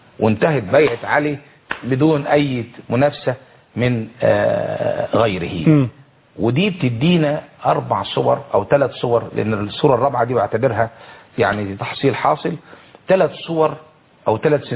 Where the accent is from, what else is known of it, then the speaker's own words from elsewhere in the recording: Egypt; احنا مصريين، وما دام مصريين